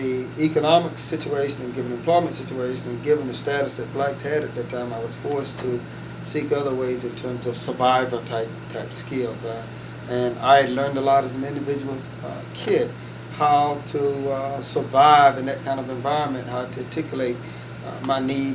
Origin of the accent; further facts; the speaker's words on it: North Carolina, United States; Keep in mind that in the early 40s, okay, and also 50s until I left the community to go on into school, is that the North Carolina at t